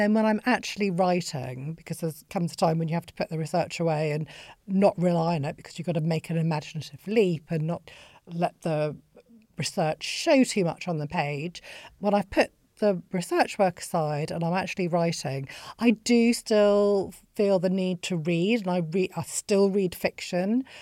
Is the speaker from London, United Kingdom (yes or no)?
no; Bolton, North West England, United Kingdom; I grew up in Bolton